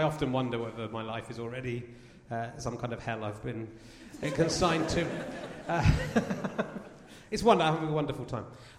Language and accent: English; South West England, United Kingdom; Because I was just a comprehensive school kid, and I found it quite intimidating and prejudicial towards me. And I was just from Somerset, so.